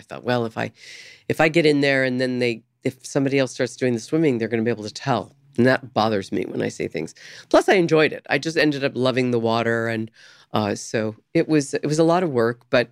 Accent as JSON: {"language": "English", "town": "San Diego", "region": "California", "country": "United States", "tie": "born or raised there", "said": "I grew up in San Diego, so I was in the water a lot."}